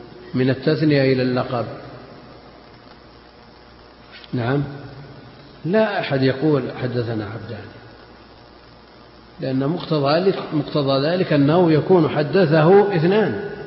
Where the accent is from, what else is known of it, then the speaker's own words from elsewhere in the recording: Najd, Saudi Arabia; احنا عندنا في نجد